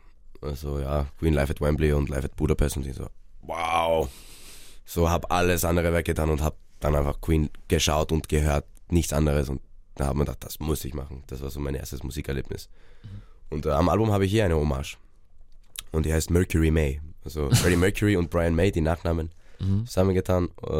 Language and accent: German; Austria; dass ich meine Heimat auch vermisse. Aber wenn ich jetzt einen Monat in Island bin, vermisse ich auch meine Freunde und alles in Österreich und meine Familie.